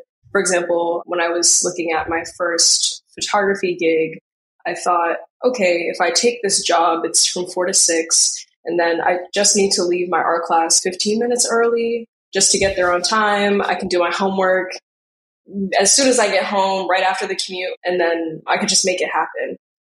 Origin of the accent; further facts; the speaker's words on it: New York City, New York, United States; When I was younger, I don't think I truly understood how big the city was.